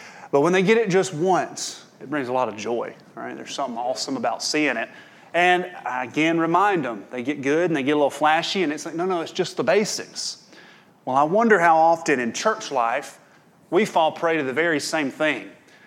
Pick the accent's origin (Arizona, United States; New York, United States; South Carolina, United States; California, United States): South Carolina, United States; Campobello; But he let the cat out of the bag and told you I was from Campobello.